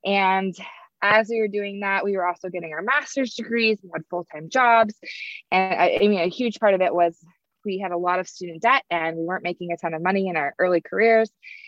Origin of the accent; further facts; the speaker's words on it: Indianapolis, Indiana, United States; I'm from Indy. Yes. And we spend our summers up in Northern Michigan, Traverse City, my favorite place on earth.